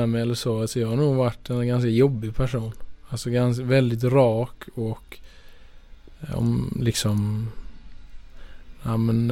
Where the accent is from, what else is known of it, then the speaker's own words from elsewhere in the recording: Skåne, Sweden; Och jag är ju från Skåne från början, så det är lite så extra med Malmö.